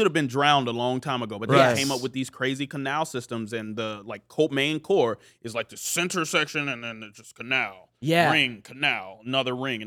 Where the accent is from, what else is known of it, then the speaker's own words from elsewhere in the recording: Long Beach, California, United States; I grew up with him in Long Beach, man.